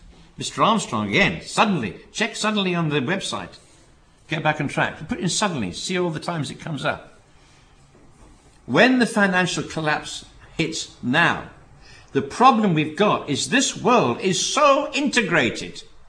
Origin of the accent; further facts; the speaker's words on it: Wales, United Kingdom; I was brought up in South Wales for a period of time, right next to the great big steelworks there at Port Talbot.